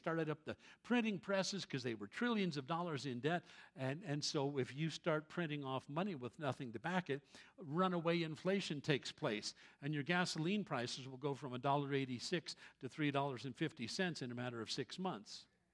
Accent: Austria; I grew up in Austria, I was born in Austria

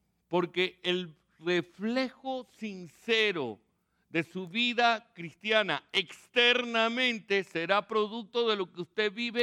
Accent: Venezuela; un ciudadano respetable y honorable en mi país, Venezuela. Y mientras estoy aquí como turista, cuando visito a mi familia aquí en los Estados Unidos.

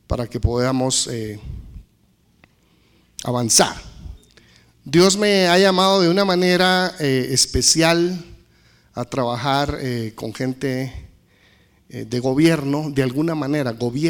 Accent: Guatemala; now in United States; Soy guatemalteco, no parezco, pero sí soy. Soy guatemalteco, mire, aterricé en Guatemala, soy nacionalizado americano

